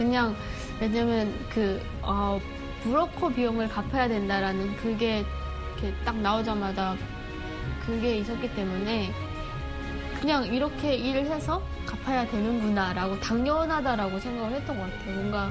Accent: North Korea; moved away; 평양에 있는 되게 좋은 대학교를 다니고 있었는데 방학에 잠깐 온틈에 그냥 다 데리고 탈북을 했죠.

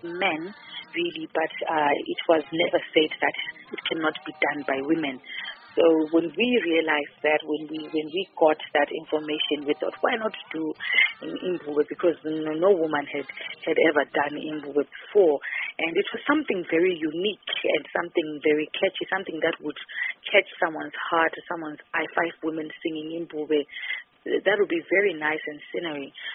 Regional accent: Bulawayo, Zimbabwe; English is a second language; We come all the way from Zimbabwe in Bulawayo.

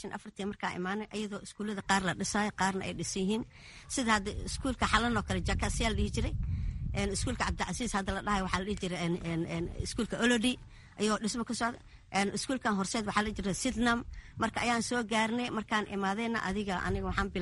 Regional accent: Mogadishu, Banaadir, Somalia; moved away as an adult; markaan soo qaxay muqdisho xaafada madiin ayaan kasoo qaxay jamaama ayaan ku barbaaray

